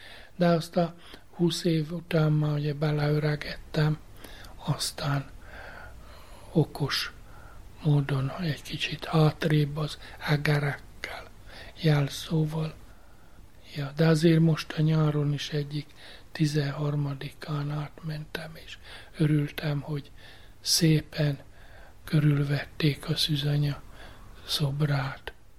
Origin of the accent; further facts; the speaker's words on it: Szombathely, Vas, Hungary; én, aki Szombathely Herényi vagyok, a szülőházam és a Gáncsi plébániám között 3 kilométer volt.